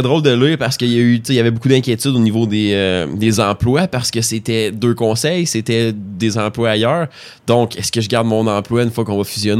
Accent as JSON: {"language": "French", "town": "Lorrainville", "region": "Quebec", "country": "Canada", "tie": "born or raised there", "said": "Puis moi, j'ai grandi à Lorrainville, tu sais. Fait que moi, ça a toujours été Lorrainville."}